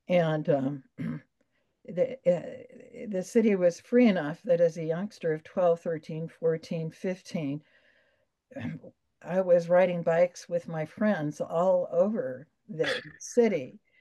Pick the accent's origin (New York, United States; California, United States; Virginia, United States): California, United States; Los Angeles; I'm a native Californian. My parents' families immigrated from the Midwest and just before the Second World War, and I grew up in West Los Angeles.